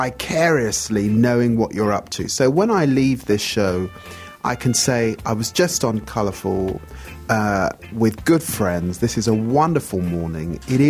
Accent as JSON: {"language": "English", "region": "London", "country": "United Kingdom", "said": "So I'm a Londoner. London remains hugely, hugely important."}